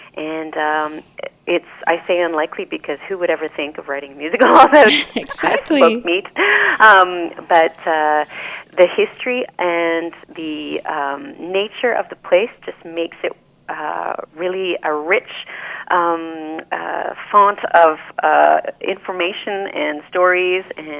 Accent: Montreal, Quebec, Canada; now in Toronto, Canada; I grew up on the West Island of Montreal, and I have left Montreal about 10 years ago, and I've been in Toronto. I traveled around the world performing, but now live in Toronto.

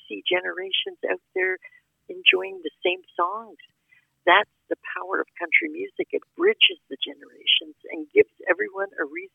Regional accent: Fitch Bay, Quebec, Canada; Like I grew up in Fitch Bay, actually, with Saturday Night Dance.

